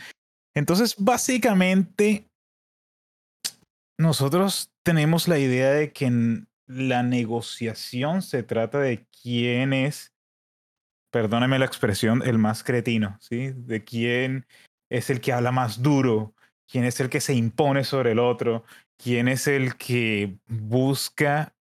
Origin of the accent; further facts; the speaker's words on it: Colombia; Soy de Colombia, me gusta ir a la playa, me gustan los perros, pero tengo un gato.